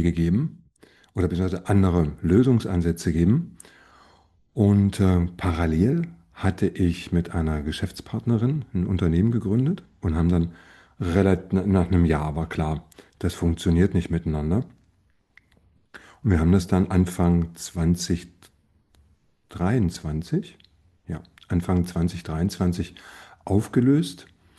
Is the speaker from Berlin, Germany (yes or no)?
yes; Berlin, Germany; Ja, ich bin ja noch in der DDR aufgewachsen. Ich war 14, als die Mauer fiel, so ungefähr zur Einordnung. Und bin in Berlin groß geworden